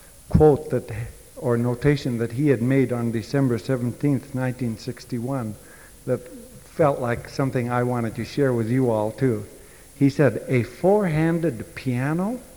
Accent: Northfield, Minnesota, United States; we're from Northfield, Minnesota, and we teach at St. Olaf College.

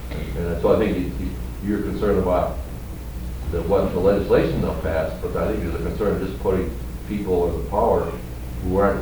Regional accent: Minnesota, United States; Well, I'm from Minnesota, and the Republican Party in Minnesota is just about demolished

